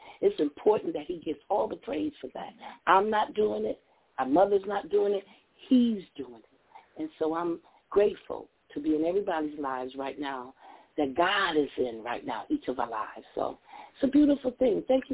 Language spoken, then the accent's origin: English; Buffalo, New York, United States; I grew up in Buffalo where there was a lot of rioting and a lot of diversions and disputes going on